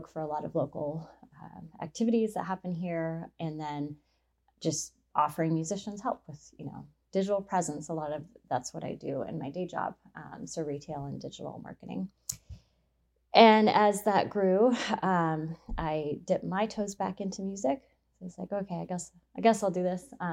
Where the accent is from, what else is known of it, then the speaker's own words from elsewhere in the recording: Port Townsend, Washington, United States; born there; I was born in Port Townsend, in the back room of a music store.